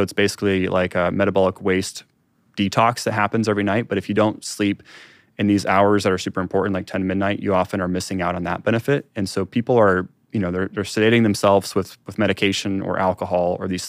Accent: Iowa, United States; I grew up in Iowa, so we call it supper.

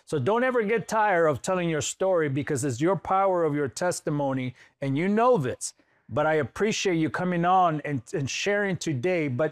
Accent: Los Angeles, California, United States; now in Missouri, United States; I'm from Los Angeles, California. I live in Missouri now

